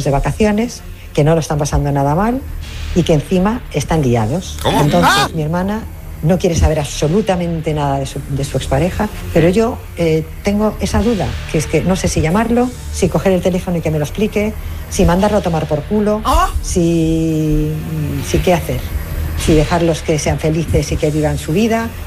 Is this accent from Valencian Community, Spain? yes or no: no; A Coruña, Galicia, Spain; soy de La Coruña.